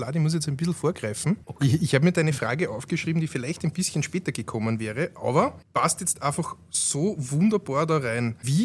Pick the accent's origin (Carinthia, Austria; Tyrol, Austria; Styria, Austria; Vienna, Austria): Vienna, Austria; ich bin ein Wiener